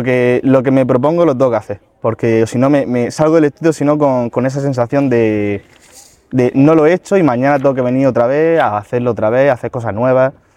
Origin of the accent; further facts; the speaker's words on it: Cartagena, Bolívar, Colombia; Yo soy de Cartagena, nací en Cartagena.